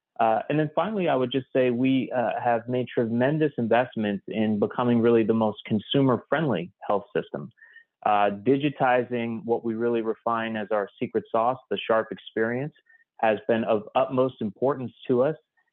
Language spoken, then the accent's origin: English; New York, United States; I grew up in the Northeast of New York. I went to school at Boston University